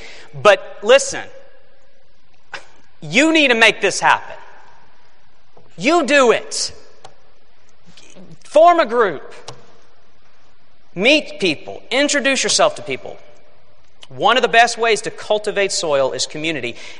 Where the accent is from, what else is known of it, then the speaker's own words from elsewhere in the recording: Lexington, Kentucky, United States; this guy came up to me when he found out I was from Lexington, Kentucky.